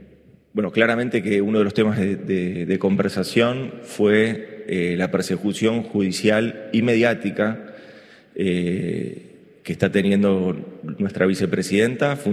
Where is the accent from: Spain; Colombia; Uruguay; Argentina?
Argentina; como argentinos y argentinas tuvimos que asumir esa responsabilidad